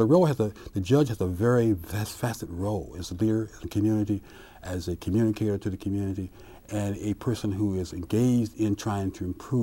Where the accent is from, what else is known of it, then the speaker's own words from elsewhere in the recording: Ohio, United States; And she was from Illinois. I was from Ohio. And I had not been in the South at all.